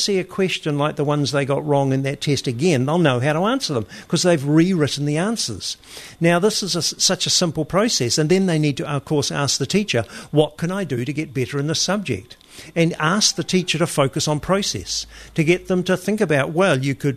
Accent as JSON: {"language": "English", "town": "Hamilton", "region": "Waikato", "country": "New Zealand", "tie": "born or raised there", "said": "I was born in Hamilton. My schools were Hamilton East Primary School and Peachgrove Intermediate, and then Hamilton Boys High School."}